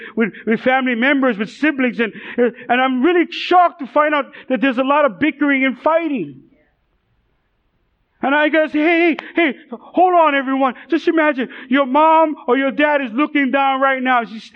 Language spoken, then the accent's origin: English; Kalihi, Hawaii, United States; I grew up in Kalihi, and I grew up in a very rough neighborhood, living in the housing projects